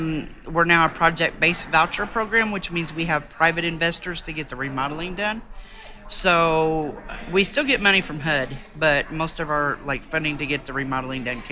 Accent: Bloomington, Indiana, United States; I'm from Bloomington, Indiana.

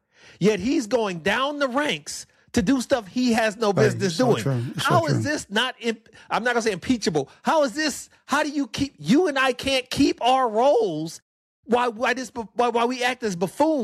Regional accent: Illinois, United States; I'm from Illinois, and I'm calling this corrupt.

